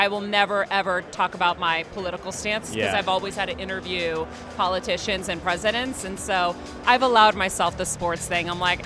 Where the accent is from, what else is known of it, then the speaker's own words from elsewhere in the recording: Boston, Massachusetts, United States; I'm like, I'm loyal. I'm from Boston.